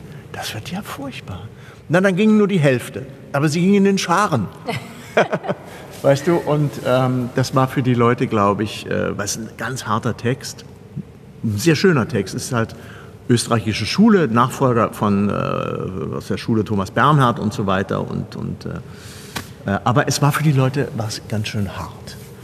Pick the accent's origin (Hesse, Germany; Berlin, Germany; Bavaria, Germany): Hesse, Germany; Kassel; Ich bin ja auch letztendlich bürgerlich erzogen, ja. Ich komme ja aus dem Kassler Kessel.